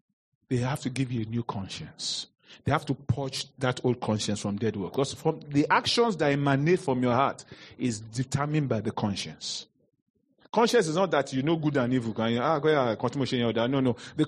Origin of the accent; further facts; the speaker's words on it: Lagos, Nigeria; Years gone by, when I was young, I lived in Lagos. In case many of you don't know, I was born in Lagos.